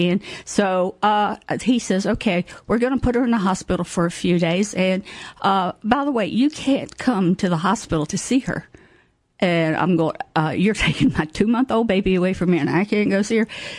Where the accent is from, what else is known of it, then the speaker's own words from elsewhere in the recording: Waynesboro, United States; But I was born and raised in Waynesboro, lived there all my life, except for a short period when I was about 5 years old. We lived in Whitehall, where my father was a manager for a farm out there.